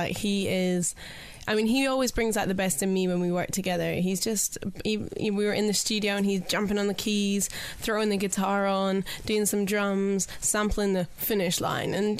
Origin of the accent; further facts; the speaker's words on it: Glasgow, Scotland, United Kingdom; also born or lived in Manchester; It's got to be Glasgow because that's where I'm from. That's where I grew up the most of my life. I was born in Manchester. Always has a special place in my heart. But Glasgow's where I grew up.